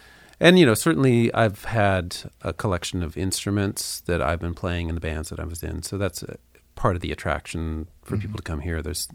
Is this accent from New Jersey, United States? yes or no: no; Seattle, Washington, United States; I grew up in Seattle.